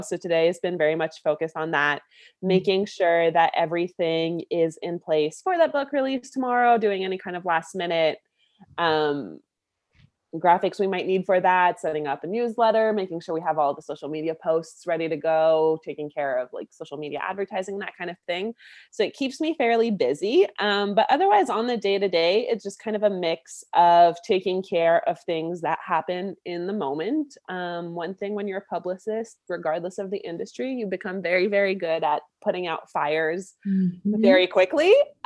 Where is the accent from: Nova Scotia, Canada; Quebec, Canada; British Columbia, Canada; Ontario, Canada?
Ontario, Canada; Ottawa; I'm Canadian. I'm from, Ottawa, Canada's capital, the land of snow, which surprisingly we haven't really had too much of yet this year, thankfully.